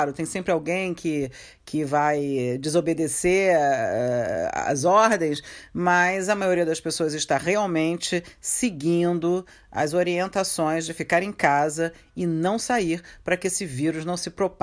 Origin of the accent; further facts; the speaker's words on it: Rio de Janeiro, Brazil; Eu sou carioca, seria o Rio sem botequim